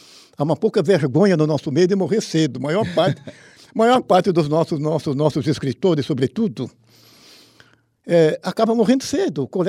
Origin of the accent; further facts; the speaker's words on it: Bragança Paulista, São Paulo, Brazil; born there; Escritor negro, eu sou homem, eu tenho minha religião, eu nasci em Bragança Paulista, eu nasci 48 anos após a abolição, filho de trabalhadores rurais, apanhadores de café